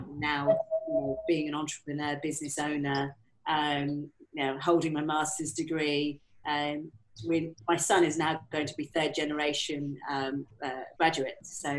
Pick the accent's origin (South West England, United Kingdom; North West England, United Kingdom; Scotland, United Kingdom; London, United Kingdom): London, United Kingdom; I'm from West London